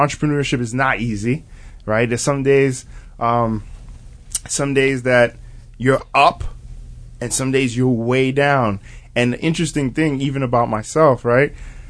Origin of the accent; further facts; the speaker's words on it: Deer Park, New York, United States; So I grew up in Deer Park, right?